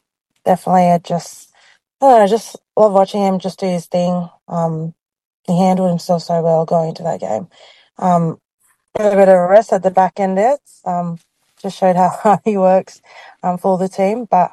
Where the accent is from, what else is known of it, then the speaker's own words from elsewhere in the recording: Australia; born there; being an Australian citizen, like being born here, I find that having that culture just keeps me intact